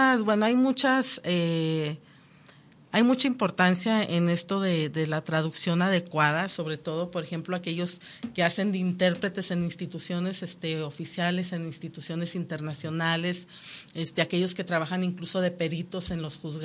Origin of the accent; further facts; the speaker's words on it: Mexico; nosotros como mexicanos tenemos ese chip